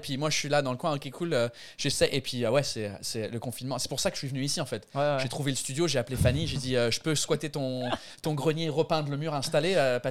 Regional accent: England, United Kingdom; French is a second language; mais j'ai le côté handicapé que je suis anglais.

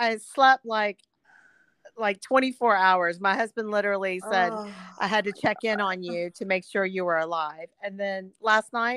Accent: Virginia, United States; also born or lived in South Korea; I grew up in Virginia. So okay. I was like, right after I was born, my dad was back at Fort Lee in Virginia, and then he retired there. So I grew up in a small town, suburbia

